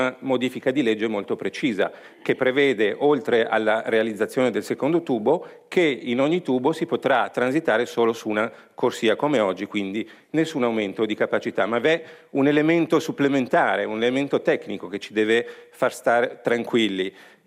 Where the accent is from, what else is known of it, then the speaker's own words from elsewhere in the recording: Ticino, Switzerland; now in Lugano, Switzerland; Io sono del Mendrisiotto, anche se abito a Lugano